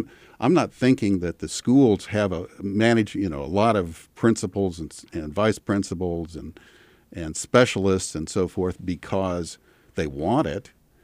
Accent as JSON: {"language": "English", "town": "Kansas City", "country": "United States", "tie": "born or raised there", "also_born_or_lived": "California", "said": "I grew up in Kansas City, moved to California, was there for 25 years. Kids almost all grew up there, but then we moved back here"}